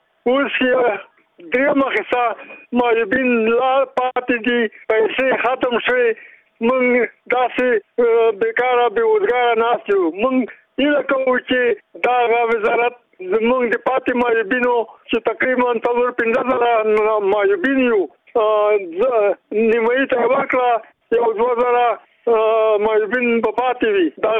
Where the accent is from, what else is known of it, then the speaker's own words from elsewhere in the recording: Khost, Afghanistan; زه د خوست څخه یو تن معیوب یم،